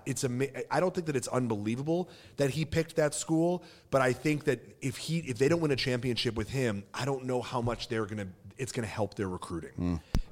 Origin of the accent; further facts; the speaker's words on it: Chicago, Illinois, United States; whenever I say I'm from Chicago and I'm a Duke fan